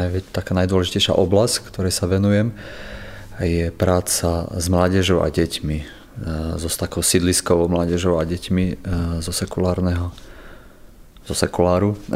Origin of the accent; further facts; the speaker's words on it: Poprad, Prešov Region, Slovakia; also born or lived in Levoča; pochádzam z Popradu, ale som sa narodil v Levoči. A v súčasnosti pracujem ako misijný pracovník na plný úväzok pre cirkevný zbor Bratskej jednoty baptistov v Poprade.